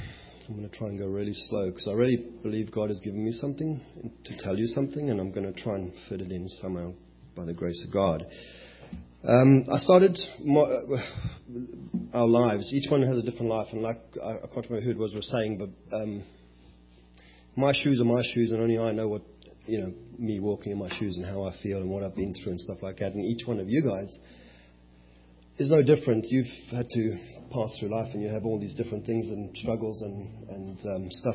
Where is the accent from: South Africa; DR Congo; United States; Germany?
South Africa; And so from the age of 10, I lived in South Africa. I was born in South Africa.